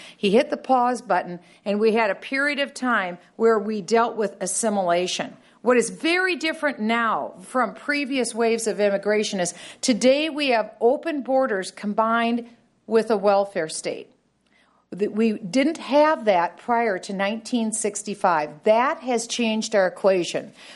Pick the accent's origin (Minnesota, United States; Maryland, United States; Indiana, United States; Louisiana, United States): Minnesota, United States; I come from a state, just by way of background, I come from Minnesota, a state with a tragic nexus to terrorism.